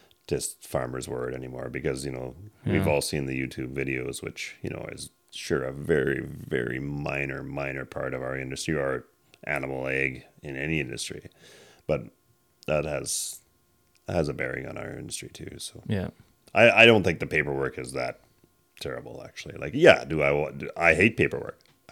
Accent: British Columbia, Canada; I mean, I'm from the Fraser Valley. You don't build an outhouse there without an inspection, right?

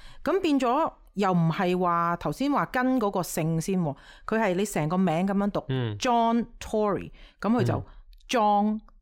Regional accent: China; 我哋中國人個姓係要行先啊嘛

